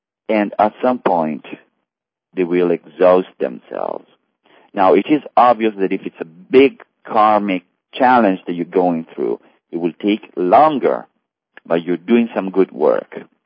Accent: Thailand; I'm from Thailand, and we are broadcasting from Thailand.

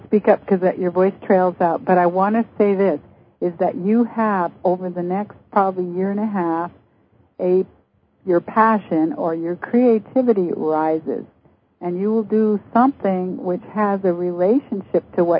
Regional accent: Canada; I'm from Canada, too.

